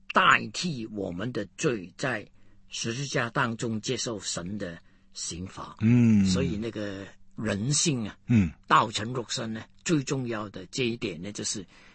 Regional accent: China; 因为在我们中国人呢

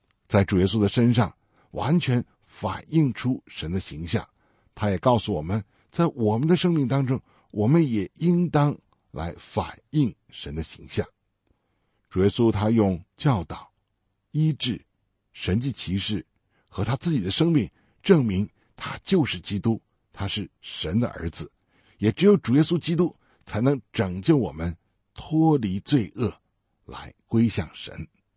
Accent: China; 那我们中国人呢，都知道替罪羊这个词哈

